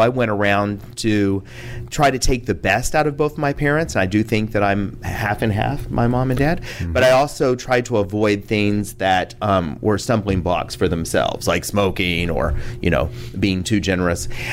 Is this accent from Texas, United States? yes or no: yes; Houston, Texas, United States; I am from Houston, Texas.